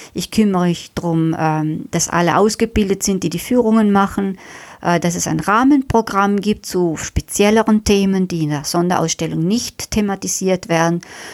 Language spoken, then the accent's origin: German; Trentino-Alto Adige, Italy; Ich wohne am Ritten und komme eigentlich aus dem Finchka.